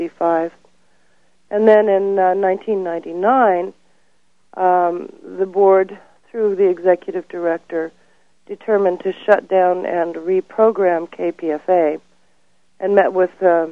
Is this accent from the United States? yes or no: yes; California, United States; I'm from Northern California.